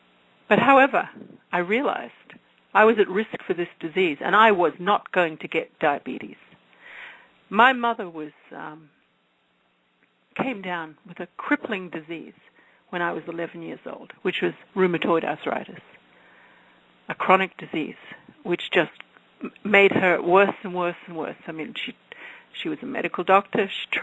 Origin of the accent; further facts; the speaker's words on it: United Kingdom; I'm British. I drink a lot of tea.